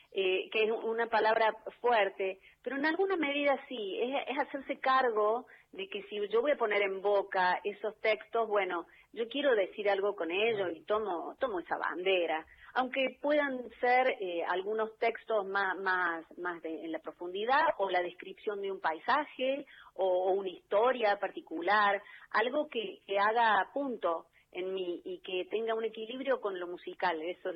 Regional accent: Córdoba, Argentina; Yo nací en Córdoba capital, me crié en la ciudad de Córdoba

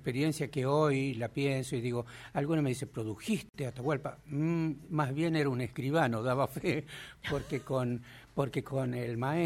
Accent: La Rioja, Argentina; Soy del interior de La Rioja, un lugar maravilloso que se llama Andoluca, San Blas, departamento de San Blas de los Sauces. A mis 4 años, mis viejos, por razones de trabajo, se mudan a la capital de La Rioja y ahí transcurre mi infancia, mi adolescencia

